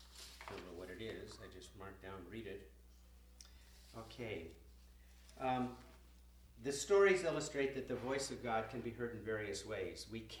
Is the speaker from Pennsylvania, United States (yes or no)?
no; Spokane, Washington, United States; because I was raised in Spokane, Washington, where there is no ocean, obviously